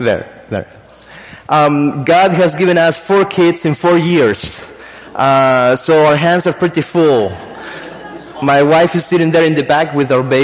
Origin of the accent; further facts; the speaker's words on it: Spain; English is a second language; as you can tell already by my accent, I'm not from the States. I'm truly a Spaniard.